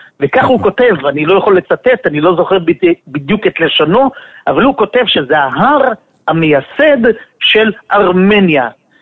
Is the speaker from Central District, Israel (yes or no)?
no; Jerusalem, Jerusalem District, Israel; כירושלמי איש ירושלים